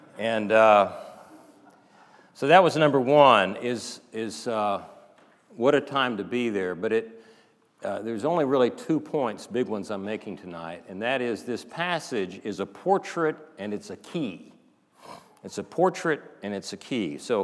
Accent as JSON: {"language": "English", "region": "Texas", "country": "United States", "said": "So I know I'm from Texas, and y'all don't understand humor, but that's okay."}